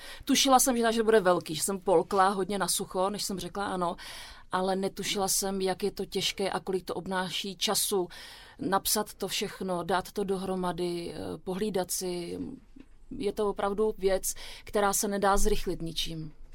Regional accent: Karviná, Moravian-Silesian Region, Czechia; Ano, prosím, já jsem z Karviné.

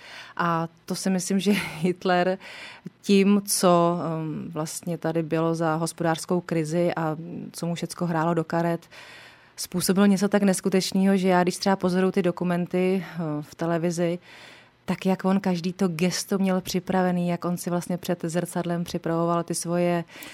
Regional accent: Votice, Central Bohemian Region, Czechia; also born or lived in Benešov; Já pocházím původně z Votic a tam jsem prožila i jako svůj život, ale narodila jsem se v Benešově.

